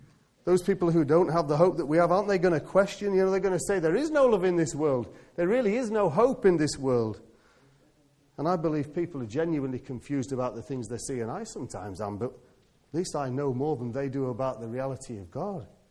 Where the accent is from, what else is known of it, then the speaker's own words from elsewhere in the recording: England, United Kingdom; We don't like to do this because we're very English.